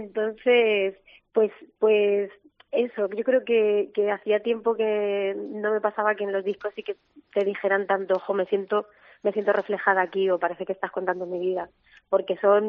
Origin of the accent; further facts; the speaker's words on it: Letur, Castilla-La Mancha, Spain; Fíjate también lo que ha pasado en Letún, en mi pueblo, que para mí también está siendo otro duelo.